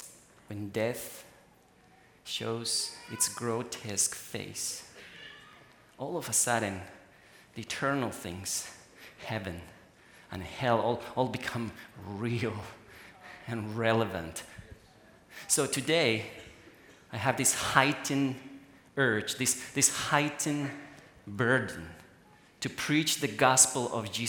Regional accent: Bolivia; I received a call at 3 a.m. in the morning from my home country, Bolivia.

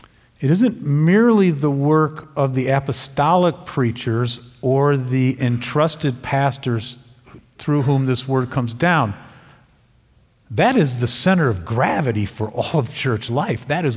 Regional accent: Chicago, Illinois, United States; Yeah, I'm from Chicago.

